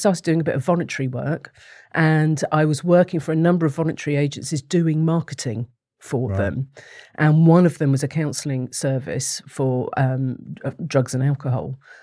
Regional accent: Bournemouth, South West England, United Kingdom; I'm actually from Bournemouth, and which is slightly odd because I've done a full circle and I'm back there again without even knowing that I'd come from Bournemouth.

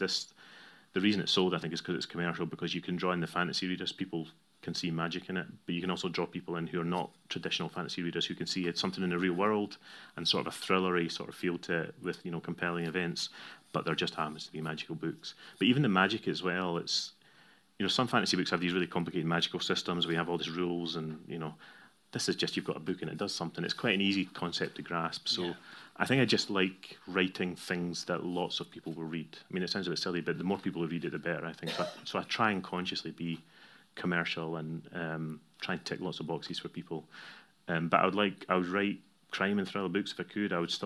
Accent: Bo'ness, Scotland, United Kingdom; So I grew up in Bo'ness, which is a few miles away from Falkirk, and there's probably a few things about that experience. One is Bo'ness had a fabulous library.

